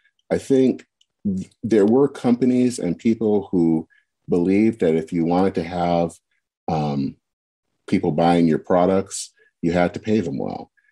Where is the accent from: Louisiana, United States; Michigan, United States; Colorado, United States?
Michigan, United States; Flint; Yes, I was born and raised in Flint. Both my parents were auto workers, so that meant that they were both members of the United Auto Workers.